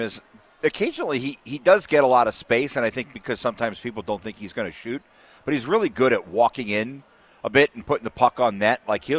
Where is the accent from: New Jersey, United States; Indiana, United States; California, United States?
New Jersey, United States; Well, I'm from New Jersey. I don't know. How am I supposed to say Saskatchewan?